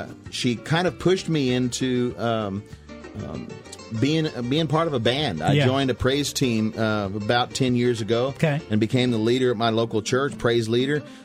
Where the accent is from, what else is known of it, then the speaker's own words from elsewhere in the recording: El Paso, Texas, United States; I am from El Paso, Texas.